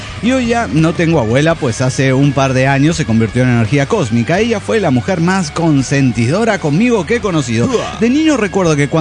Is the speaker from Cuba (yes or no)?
no; Cochabamba, Bolivia; Hola, ¿cómo están? … de Cochabamba, Bolivia.